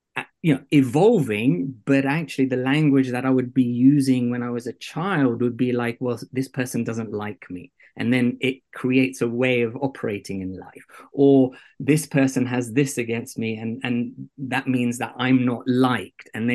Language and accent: English; Kenya; So look, I was brought up in East Africa, and there is a cultural conversation also in Kenya